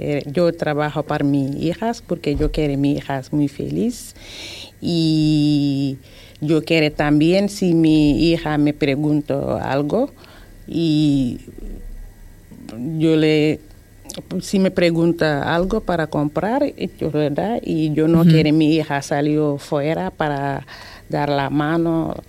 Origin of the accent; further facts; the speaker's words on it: Senegal; Spanish is a second language; now in Fuerteventura, Spain; De Senegal.